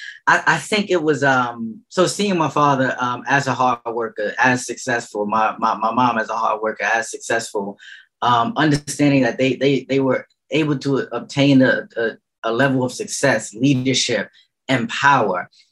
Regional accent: New York City, New York, United States; I grew up in St. Nicholas projects.

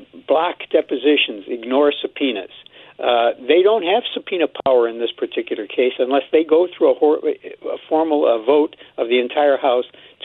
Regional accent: New York, United States; when I go back up to my hometown in upstate New York, when I talk to people back there

